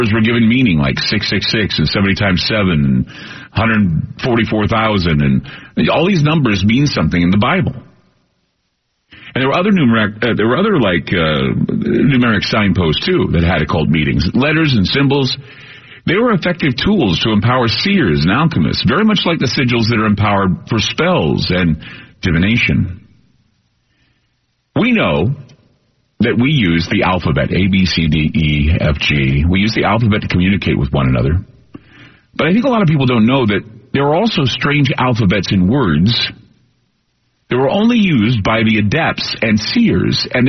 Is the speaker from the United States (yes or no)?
yes; Salt Lake City, Utah, United States; I would go to the Salt Lake City Library, because I grew up in Salt Lake